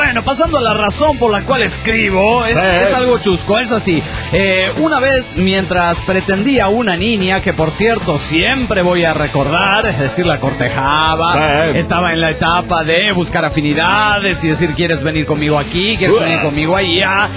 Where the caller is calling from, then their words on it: Mexico City, Mexico; del DF mexicano!